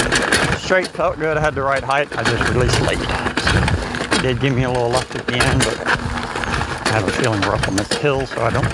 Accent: Florida, United States; I'm from Florida and I see some pretty weird bugs.

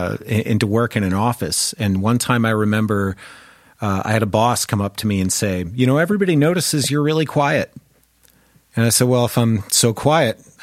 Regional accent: Michigan, United States; moved away as an adult; now in Denver, United States; I mean, being from the Midwest originally, I can definitely speak to that. Yeah. I grew up in Michigan, and it was kind of a smaller town, but everybody was taught to sort of keep to themselves.

